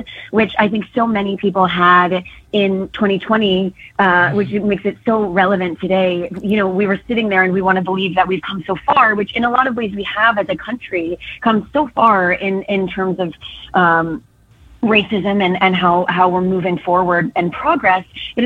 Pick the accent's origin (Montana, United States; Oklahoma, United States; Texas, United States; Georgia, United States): Georgia, United States; Well, I think that I grew up, you know, as I said, I'm from Georgia originally